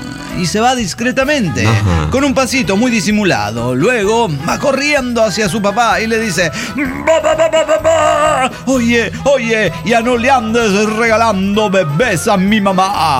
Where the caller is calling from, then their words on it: Chihuahua, Mexico; de Chihuahua.